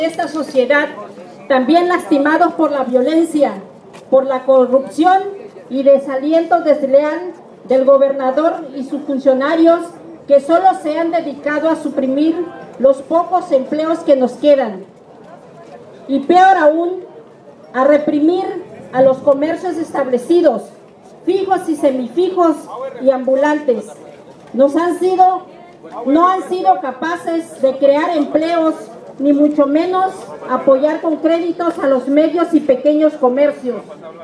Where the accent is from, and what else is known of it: Mexico